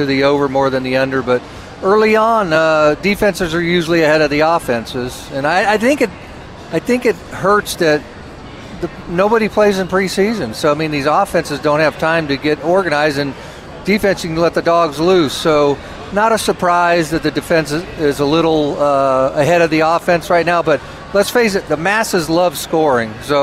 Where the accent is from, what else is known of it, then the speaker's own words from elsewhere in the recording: Las Vegas, Nevada, United States; born and raised in Las Vegas, absolutely love Las Vegas.